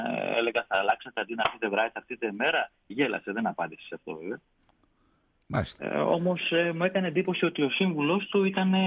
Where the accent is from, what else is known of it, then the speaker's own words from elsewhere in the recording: Greece; και όταν του είπα ότι είμαι Έλληνας δημοσιογράφος, πραγματικά χάρηκε